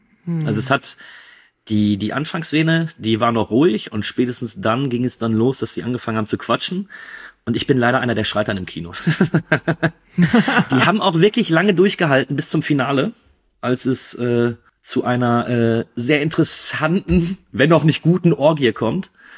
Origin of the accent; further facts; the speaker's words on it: North Rhine-Westphalia, Germany; ich komme aus dem Ruhrgebiet